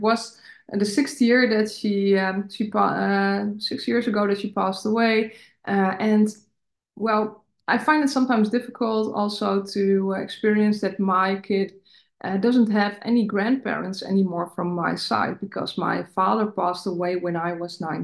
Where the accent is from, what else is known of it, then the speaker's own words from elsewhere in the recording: Netherlands; English is a second language; So I'm from the Netherlands